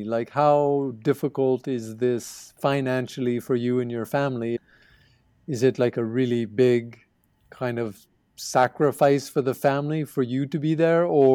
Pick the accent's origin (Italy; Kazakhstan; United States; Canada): Canada; now in Nepal; they find out I'm from Canada.